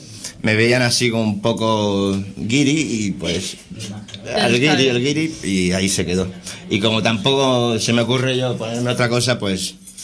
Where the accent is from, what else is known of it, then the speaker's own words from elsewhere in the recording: Barcelona, Catalonia, Spain; más que soy de Barcelona